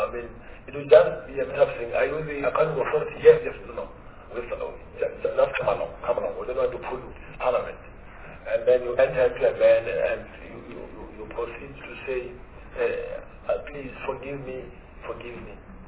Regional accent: Brooklyn, New York, United States; I know what I'm from Brooklyn.

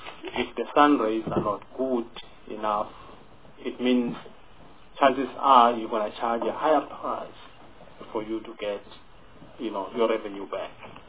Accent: Mpumalanga, South Africa; I'm also from Mpumalanga

